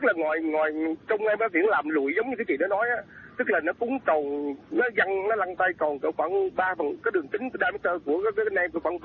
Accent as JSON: {"language": "Vietnamese", "town": "Tam Kỳ", "region": "Quang Nam", "country": "Vietnam", "tie": "born or raised there", "said": "em là chính gốc Tam Kỳ đó."}